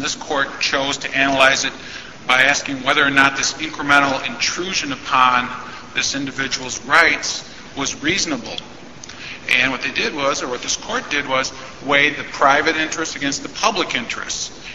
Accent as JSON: {"language": "English", "town": "La Crosse", "region": "Wisconsin", "country": "United States", "said": "I'm from La Crosse."}